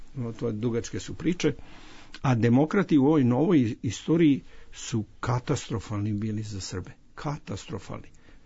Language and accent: Serbian; United States; ja kao Amerikanac, a pritom Srbin, ja tu sam emocionalno zaista vezan